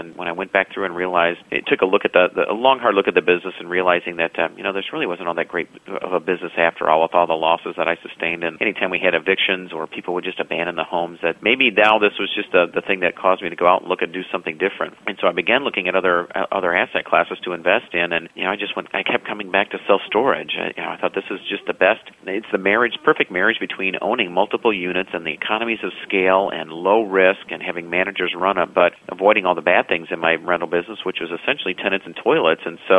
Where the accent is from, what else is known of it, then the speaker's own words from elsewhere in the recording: Indianapolis, Indiana, United States; We continued to look for properties in my hometown of Indianapolis